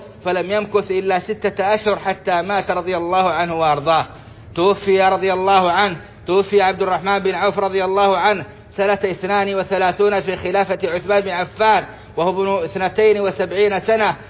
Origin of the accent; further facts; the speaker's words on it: Saudi Arabia; اللهم أدم على بلادنا السعودية أمنها وإيمانها